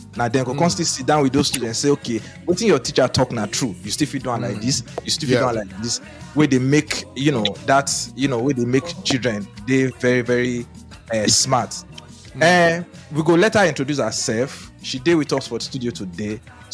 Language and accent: English; Nigeria; Because I know, say, you know, being a Nigerian, those days, if we tell our parents, say, we won't be teacher.